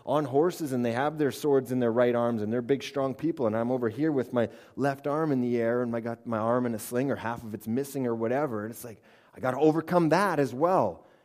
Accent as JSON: {"language": "English", "country": "Canada", "lives_now": "United States", "said": "And I was from Canada in the States, so I put a bunch of flags on it, or a bunch of maple leaves."}